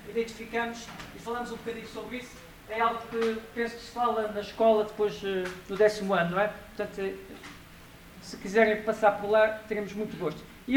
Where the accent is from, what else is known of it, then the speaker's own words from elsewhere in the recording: Angola; born there; Aquilo é uma fotografia tirada no país onde eu nasci, Angola.